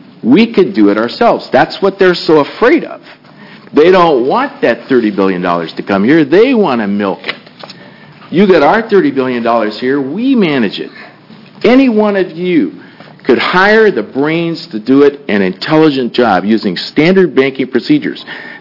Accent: Scotts Mills, Oregon, United States; I come from Scotts Mills

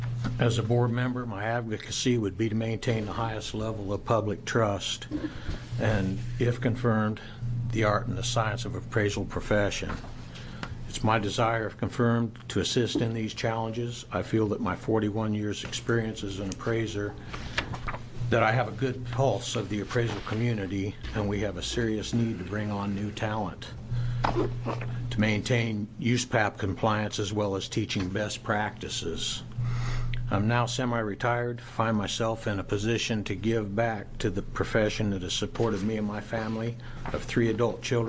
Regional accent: Lincoln City, Oregon, United States; I'm from Lincoln City.

